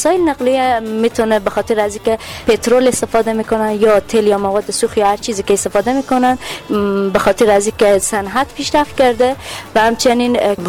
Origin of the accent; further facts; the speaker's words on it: Herat, Afghanistan; خدا به خاطر از اینکه ما به ولایت هراتیم، نسبت به دیگه ولایت های همجوار یا پایتخت نشینا، آب و هوای ولایت ما خیلی خوبه و نسبتا تازه